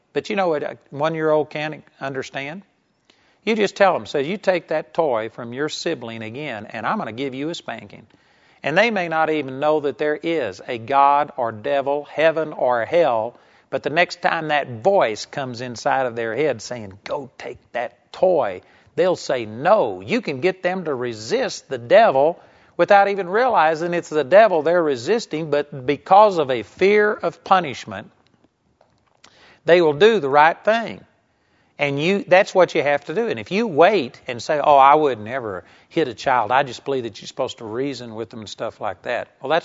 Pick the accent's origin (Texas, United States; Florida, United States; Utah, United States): Texas, United States; Arlington; I was raised in Arlington, Texas, and the street in front of our house was a pretty busy street.